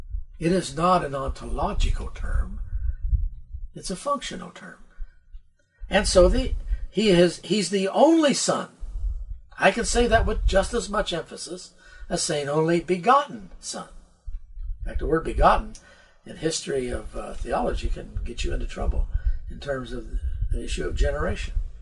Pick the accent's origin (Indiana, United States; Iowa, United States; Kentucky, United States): Indiana, United States; born there; moved away as an adult; also born or lived in Norfolk, Virginia / the South; Now, I was born in Indiana, in the U.S., Indiana, state of Indiana. I went into the Navy in the 60s out of Norfolk, Virginia, and I spent a lot of my time in the South.